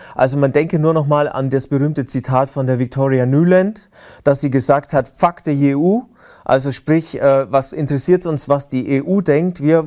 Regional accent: Munich, Bavaria, Germany; euch vielleicht ja wissen, ich komme ja aus München.

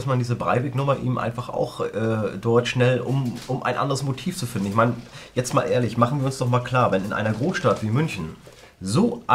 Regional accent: Iran; Also warum habe ich als Iraner

